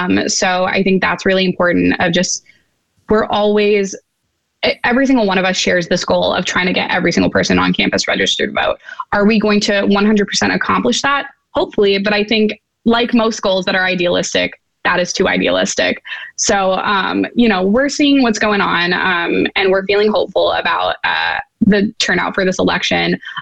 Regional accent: Missouri, United States; I'm from Missouri, and I know for absentee voting before, you would have to have a legitimate reason.

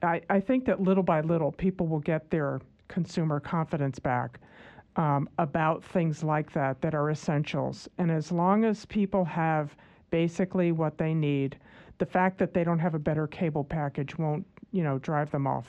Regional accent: Hartford, Connecticut, United States; also born or lived in Boston; I'm just saying, look, I lived in Boston for a brief time, but I'm from Hartford, Connecticut.

